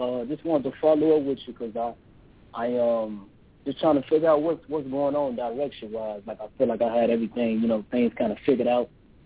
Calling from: Los Angeles, California, United States; from L.A.

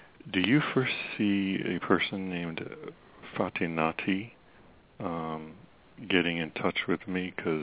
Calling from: Virginia, United States; calling from Virginia.

